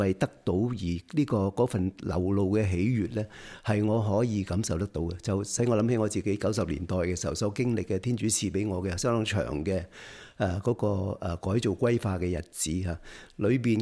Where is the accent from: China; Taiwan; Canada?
Canada; 又另外大家都知道，我们加拿大人都知道